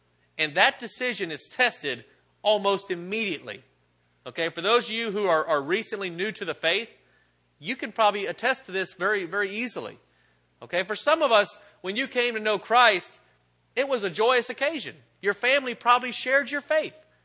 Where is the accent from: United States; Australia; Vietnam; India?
United States; Okeechobee, Florida; I grew up here in Okeechobee.